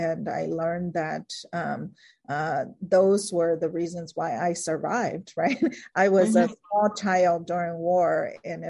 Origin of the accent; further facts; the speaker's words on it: United States; growing up in America with parents who were refugees, it was a very difficult time because I saw how hard my parents were working and how much they struggled to provide for us.